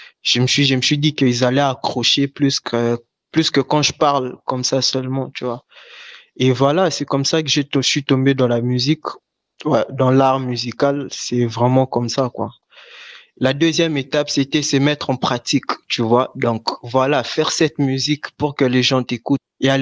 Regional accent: Kinshasa, DR Congo; Moi, je suis d'originaire de la République démocratique du Congo, Kinshasa précisément. Donc du coup, je vis déjà dans une ville qui est très artistique et d'où la poésie naît aussi du chaos

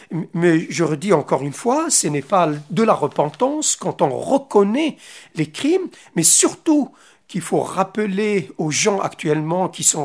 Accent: Algeria; puisque mon pays d'origine, l'Algérie, a connu cette colonisation.

